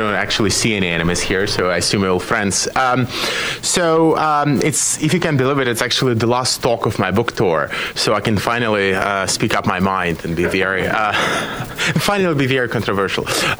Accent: Belarus; English is a second language; I was born in Belarus. That's where I grew up.

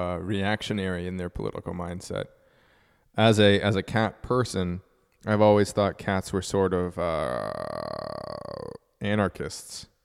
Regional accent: Canada; now in United States; I mean, I'm from Canada. And when you choose to live in a place like Southern California

